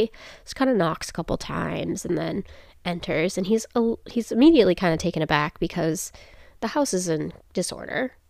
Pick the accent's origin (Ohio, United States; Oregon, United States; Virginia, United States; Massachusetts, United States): Massachusetts, United States; Have you ever been to Massachusetts? I'm just kidding. We're from